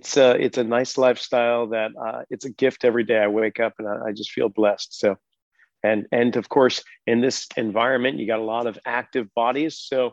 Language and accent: English; Northeast, United States; growing up in the Northeast there, when it's winter time, you don't escape it.